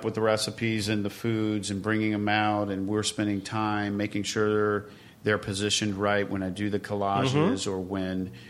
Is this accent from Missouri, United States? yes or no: yes; Lake Ozark, Missouri, United States; also born or lived in Savannah, Georgia; I was born in Savannah shortly after my father had gotten a promotion to work in Lake Ozark, Missouri.